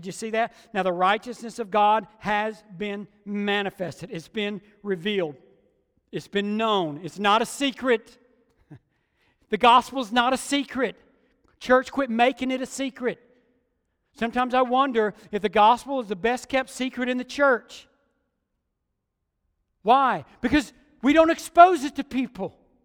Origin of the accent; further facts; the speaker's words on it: Georgia, United States; I was a kid living in Georgia, growing up in Georgia